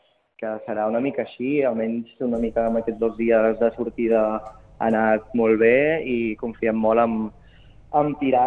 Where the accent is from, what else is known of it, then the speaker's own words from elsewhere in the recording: Torroella de Montgrí, Catalonia, Spain; amb la gent de casa, casa nostra, que som de Torroella de Montgrí nosaltres, i és el festival de casa